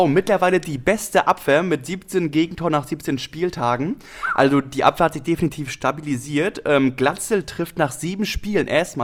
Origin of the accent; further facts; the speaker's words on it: Rostock, Mecklenburg-Vorpommern, Germany; Weil ein Kumpel und ich eine Rostocker Vergangenheit haben. Wir kommen hier aus Rostock